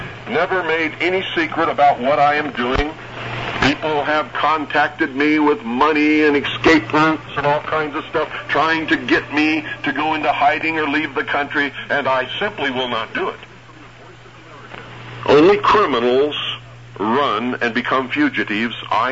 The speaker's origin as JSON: {"language": "English", "country": "United States", "said": "I'm an American patriot. My whole life has been devoted to service to my country."}